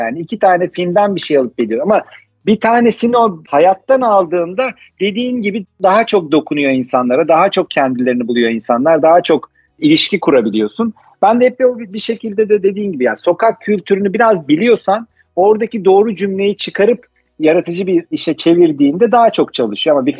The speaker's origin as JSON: {"language": "Turkish", "region": "Istanbul", "country": "Turkey", "tie": "born there", "also_born_or_lived": "Sivas / Konya / Ankara", "said": "İstanbul'da doğmuşum. Ben sonra şark görevi Sivas'ta, Konya'da vesaire böyle bir Ankara, ondan sonra tekrar İstanbul'a dön, öyle bir Türkiye turu oldu."}